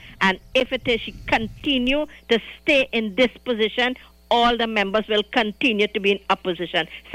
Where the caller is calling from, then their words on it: Arima, Trinidad & Tobago; I'm calling from Arima, Kirantu.